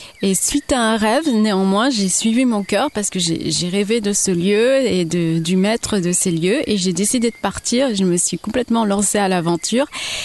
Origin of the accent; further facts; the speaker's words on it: Paris, Île-de-France, France; born there; Je suis née à Paris, dans le 12e arrondissement. Je suis de nationalité franco-malienne. Mon père est malien. Ma mère est française, origine née au Congo, Congo-Brazzaville.